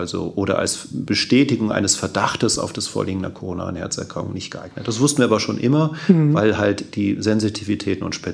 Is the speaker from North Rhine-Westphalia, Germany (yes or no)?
yes; Essen, North Rhine-Westphalia, Germany; Und ich bin aber auch in Essen geboren, hier zur Schule gegangen und habe hier auch studiert.